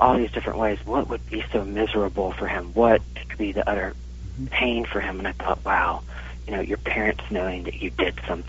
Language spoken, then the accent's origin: English; Georgia, United States; I grew up in North Georgia country, kind of you be a man's man kind of thing